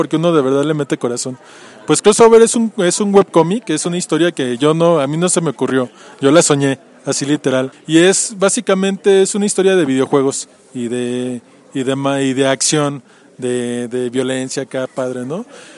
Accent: León, Guanajuato, Mexico; Sí, soy de León, Guanajuato.

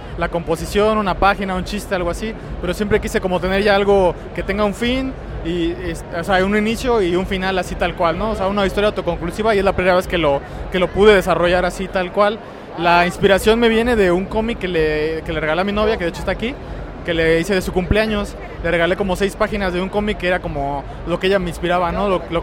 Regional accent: State of Mexico, Mexico; No, yo soy del Estado de México

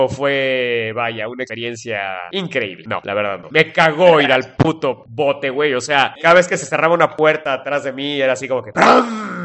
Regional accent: Chicago, Illinois, United States; Es que no mames, soy de Chicago.

